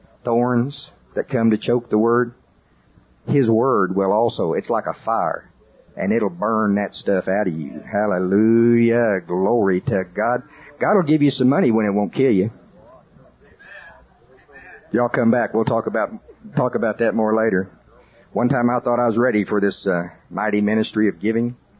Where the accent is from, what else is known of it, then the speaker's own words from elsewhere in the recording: Oklahoma, United States; Now, I'm from Pottawatomie County, Oklahoma. Most of my relatives are farmers.